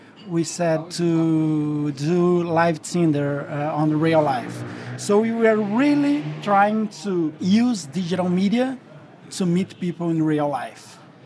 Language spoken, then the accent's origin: English; Brazil; We are from Brazil, so we really like to live summer all over the year.